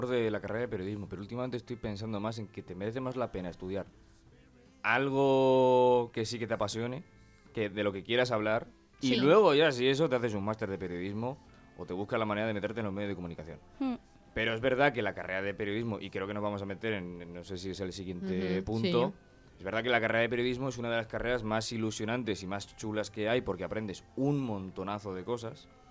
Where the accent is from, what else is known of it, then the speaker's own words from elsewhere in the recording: Aragon, Spain; Yo me volví a casa con mis padres, a Zaragoza. No encontraba trabajo por ningún lado. Yo me fui de repente a trabajar a mi pueblo, en el Pirineo Aragonés